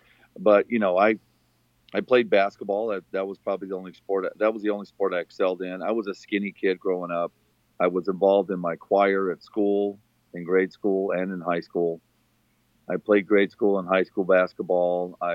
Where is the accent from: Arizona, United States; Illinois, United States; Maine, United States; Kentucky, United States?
Arizona, United States; Phoenix; born or raised there; moved away as an adult; now in San Diego, United States